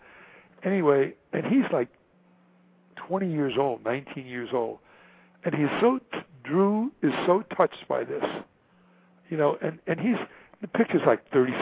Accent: New York, United States; This is one of the big thrills of my life, because I'm from New York originally.

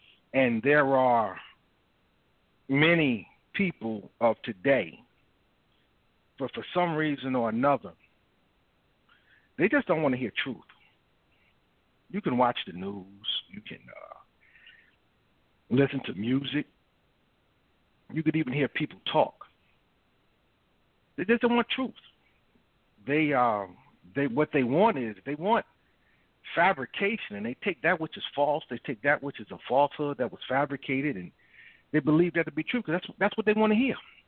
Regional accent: Hackensack, New Jersey, United States; It's like when I was a little boy growing up in Hackensack and I got a cut

